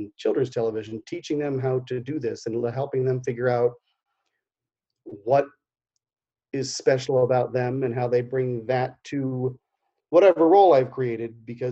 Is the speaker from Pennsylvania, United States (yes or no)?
yes; Erie, Pennsylvania, United States; I got to tell you, I grew up in Erie, Pennsylvania, or outside of Erie, Pennsylvania